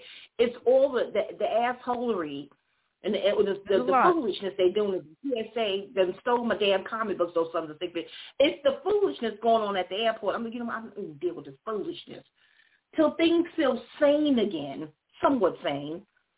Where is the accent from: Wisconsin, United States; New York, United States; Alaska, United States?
New York, United States; I'm from New York. Y'all in my hometown.